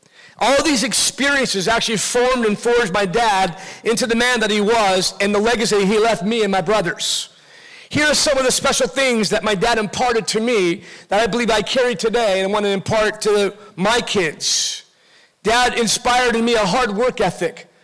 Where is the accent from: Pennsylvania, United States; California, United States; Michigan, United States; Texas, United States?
California, United States; Costa Mesa; growing up in Orange County, Costa Mesa, a little church called Harbor Assembly of God.